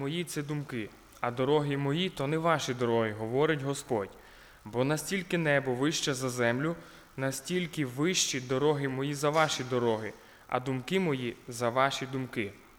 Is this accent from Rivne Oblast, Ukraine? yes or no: yes; Rivne Oblast, Ukraine; Я народився в сім'ї віруючі, де батьки віруючі, тато диякон церкви, родом я з Рівненської області, Березнівський район, якщо вам там відомо, Костопіль, Сарни рядом. В багатодітній сім'ї 10 дітей моїх батьків, я серед них третій, і ще після мене семеро.